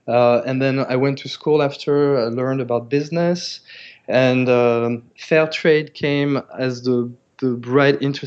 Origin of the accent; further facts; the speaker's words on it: France; English is a second language; moved away as an adult; I grew up in France.